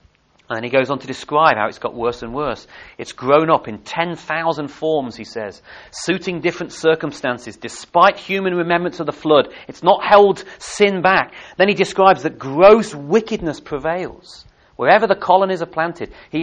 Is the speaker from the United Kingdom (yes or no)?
yes; England, United Kingdom; I know we are English, most of us.